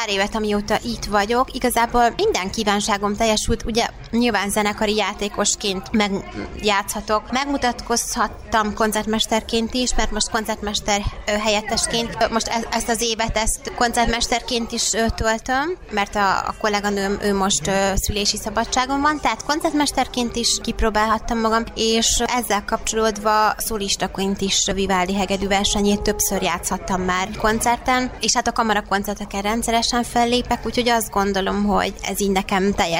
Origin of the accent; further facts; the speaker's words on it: Cegléd, Pest, Hungary; én ugye zeneiskolába kezdtem, Cegléden, alföldi lány vagyok, úgyhogy Cegléden, utána Kecskemétre jártam a konzervatóriumba